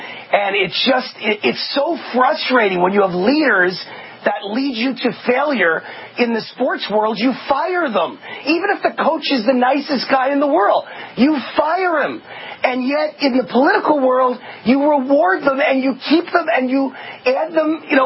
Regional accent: New York, United States; and like Trump, I'm from New York, I attack, attack, attack.

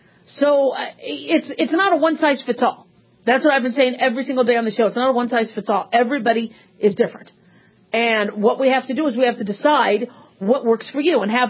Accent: Phoenix, Arizona, United States; born or raised there

